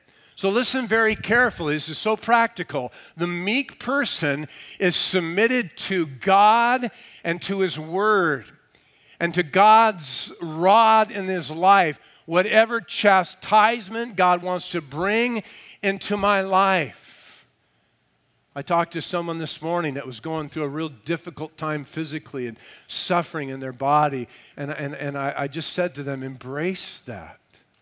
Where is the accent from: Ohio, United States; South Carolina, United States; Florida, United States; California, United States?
California, United States; San Bernardino; this inland valley we live in. I grew up in San Bernardino. It's farther inland. It gets very hot in the summer.